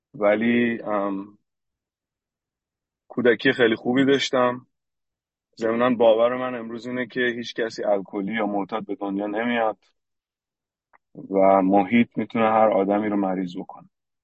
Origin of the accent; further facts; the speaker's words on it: Iran; من با کلی دوگانگی توی ایران بزرگ شدم